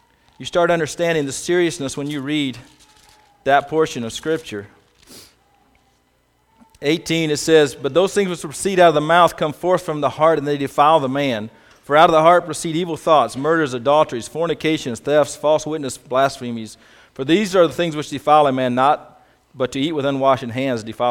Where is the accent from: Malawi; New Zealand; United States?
United States; Kentucky; I grew up in Kentucky, in a church there, and knew God at a fairly early age, knew Jesus when I was 13.